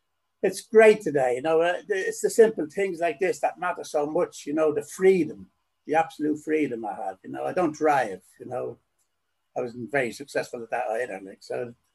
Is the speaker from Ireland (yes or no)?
yes; Dublin, Leinster, Ireland; born there; I was born in Dublin, and But anyway, four kids were born Drumcondra.